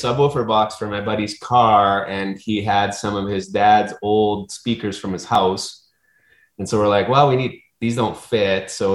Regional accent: Red Deer, Alberta, Canada; I was in Red Deer. I was born in Red Deer, and then I lived in central Alberta, out near Rocky Mountain House, and then out near Stettler. And then when I was 22, I, like all good Alberta kids, I worked the rigs for a while.

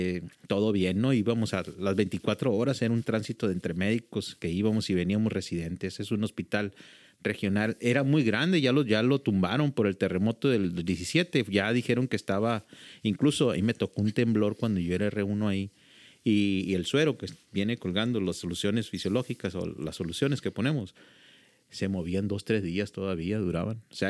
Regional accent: Los Mochis, Sinaloa, Mexico; yo soy originario de Los Mochis, Sinaloa. La escuela de medicina estaba o está todavía en Culiacán, Sinaloa. Me trasladé a estudiar medicina a Culiacán.

